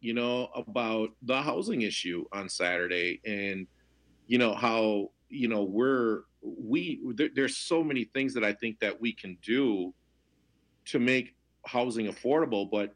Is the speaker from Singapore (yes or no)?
no; Minnesota, United States; as a Minnesotan, I don't want to be, you know, known for our state, because I love our state. I love our community here.